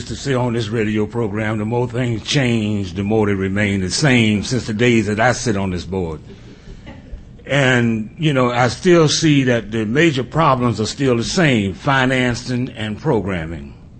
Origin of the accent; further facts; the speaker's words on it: United States; Now, I'm an American driver.